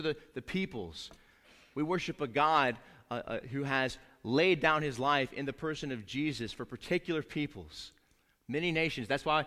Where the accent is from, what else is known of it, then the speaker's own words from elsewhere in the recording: South Carolina, United States; I'm a redneck from South Carolina